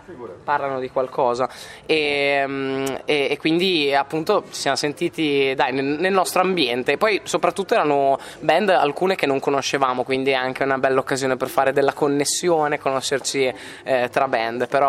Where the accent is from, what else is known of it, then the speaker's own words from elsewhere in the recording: Bologna, Emilia-Romagna, Italy; Noi siamo di Bologna